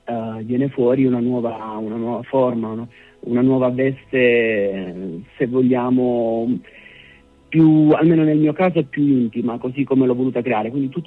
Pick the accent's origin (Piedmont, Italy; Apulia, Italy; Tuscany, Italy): Apulia, Italy; ho fatto ritorno appunto in Puglia, lavoro come insegnante. Però il mio ritorno è dovuto soprattutto a un legame con la mia terra, con le mie radici